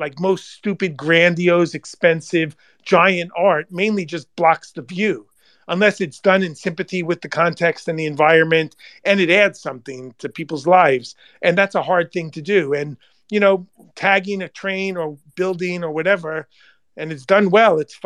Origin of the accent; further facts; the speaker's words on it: New York, United States; accent: Long Island; also born or lived in United Kingdom; my kids to this day continue to mock me because of my Long Island accent. When I used to drink a lot, it would come out to the surface more. I lived in the UK for 15 years and I still wasn't able to shake it.